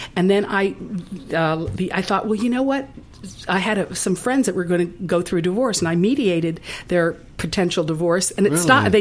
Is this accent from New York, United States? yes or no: no; Miami, Florida, United States; also born or lived in Midwest; No, I'm from Miami.